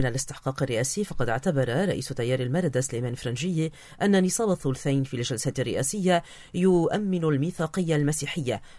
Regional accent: Lebanon; فيما بيننا كلبنانيين

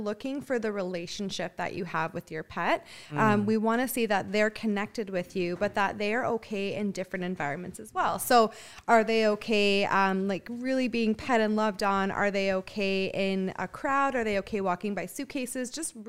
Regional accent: Fort McMurray, Alberta, Canada; I am from Fort McMurray.

